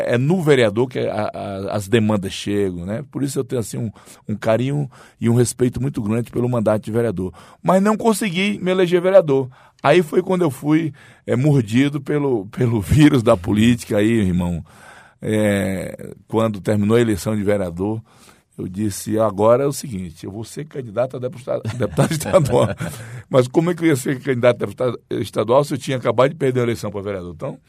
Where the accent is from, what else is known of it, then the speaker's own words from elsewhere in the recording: Rio Branco, Acre, Brazil; eu nasci e me criei em Rio Branco. Nasci no bairro 6 de Agosto, é um bairro tradicional, o bairro mais antigo da cidade, um bairro de gente humilde.